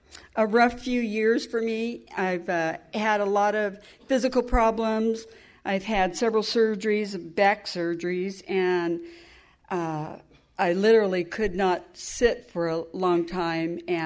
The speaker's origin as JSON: {"language": "English", "region": "California", "country": "United States", "said": "I come from California. I met my knight in shining armor in South Carolina."}